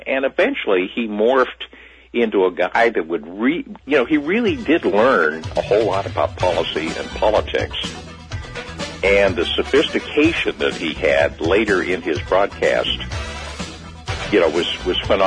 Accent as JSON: {"language": "English", "town": "Altoona", "region": "Pennsylvania", "country": "United States", "said": "I'm from Pennsylvania, in a little town in Altoona, about 100 miles outside of Pittsburgh."}